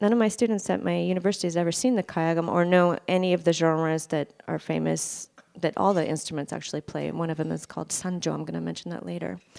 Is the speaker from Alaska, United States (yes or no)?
yes; Juneau, Alaska, United States; If we take the example of my hometown, according to the New York Times, this is just to like stick it to Anchorage for a second, Juneau, Alaska is one of the most visually pleasing small cities anywhere